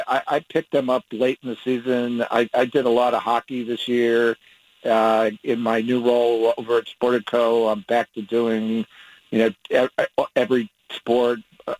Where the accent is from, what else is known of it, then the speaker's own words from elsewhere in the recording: New York, United States; when I was a kid growing up in New York, I went to the 1970s final